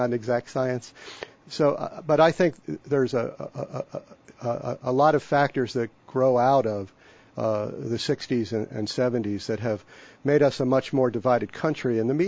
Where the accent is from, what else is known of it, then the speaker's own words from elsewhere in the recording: Philadelphia, Pennsylvania, United States; I'm from Philadelphia and I hate the Braves.